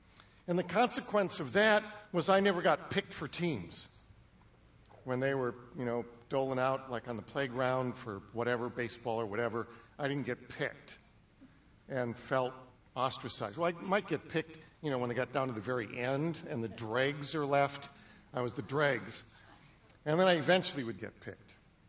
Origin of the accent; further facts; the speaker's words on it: Bellwood, Illinois, United States; I grew up in Bellwood, Illinois, for most of grade school, all of grade school, actually, and went to Jefferson School there.